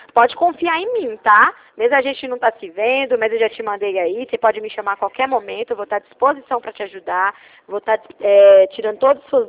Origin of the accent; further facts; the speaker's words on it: Ribeirão Preto, São Paulo, Brazil; A gente é daqui de Ribeirão Preto.